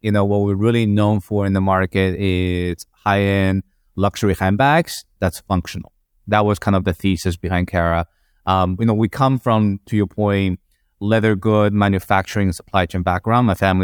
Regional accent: Madrid, Community of Madrid, Spain; Chinese in terms of my nationality, but grew up in Madrid.

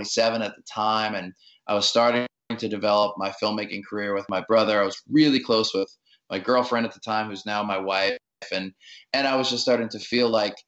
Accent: New Orleans, Louisiana, United States; Like, I grew up in New Orleans in the suburbs, and, like, so a lot of my influences were not very indie rock based.

